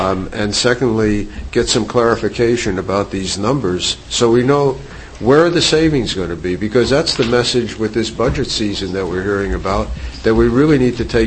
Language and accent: English; Missouri, United States; you know, I'm from Missouri, I got to be shown.